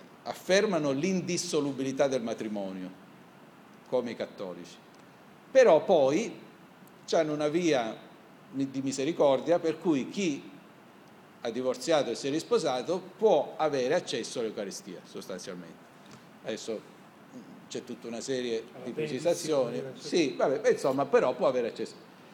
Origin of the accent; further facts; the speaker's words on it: Lecce, Apulia, Italy; io quando ero molto più giovane, sono di Lecce